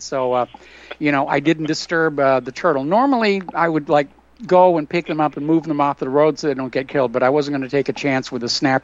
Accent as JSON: {"language": "English", "region": "New Hampshire", "country": "United States", "tie": "born or raised there", "said": "I'm a farm kid growing up in New Hampshire, drove a tractor, you know, you took care of your livestock."}